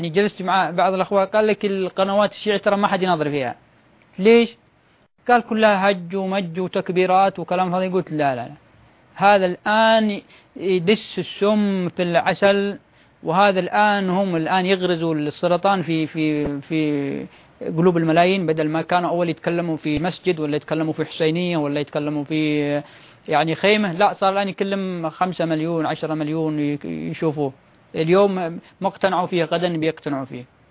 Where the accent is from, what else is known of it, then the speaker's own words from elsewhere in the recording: Yemen; ولما أتكلم عن نحن أتكلم عن اليمن، يعني عندنا في اليمن